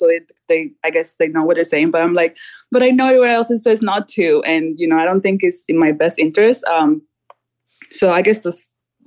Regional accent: Cuba; now in United States; so I'm originally from Cuba.

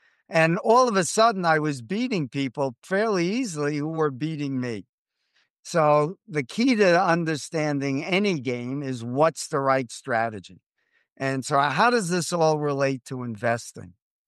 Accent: New York City, New York, United States; And this story begins with my background as a kid growing up in New York City.

